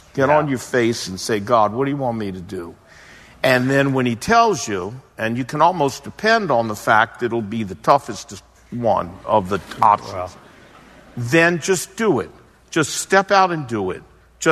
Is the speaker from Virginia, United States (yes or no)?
yes; Portsmouth, Virginia, United States; born there; Well, I was born in Portsmouth, Virginia.